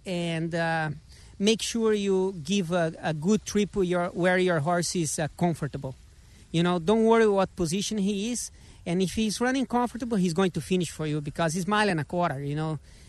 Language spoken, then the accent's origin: English; Brazil; You know, I came from Brazil, and in Brazil we are big in the Queen. You know, we love the Queen there.